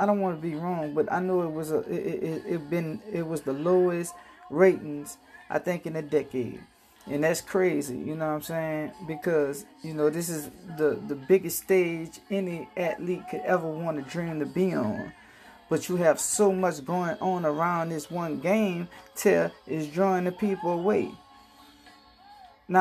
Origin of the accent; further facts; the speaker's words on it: New Orleans, Louisiana, United States; Now, it's more than what was going on with my hometown team, the Saints, which was a debacle in the Bayou